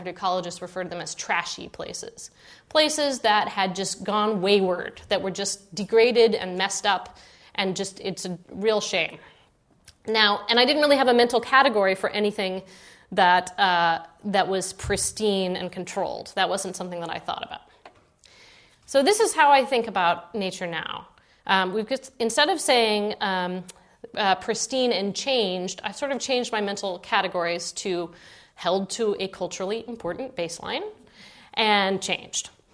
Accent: Seattle, Washington, United States; growing up, I grew up in Seattle. I would go camping and hiking in the old growth forest there.

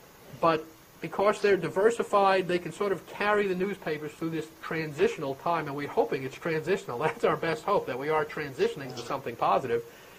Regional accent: Brooklyn, New York, United States; When I grew up in Brooklyn many years ago, there were 7 daily newspapers in New York City.

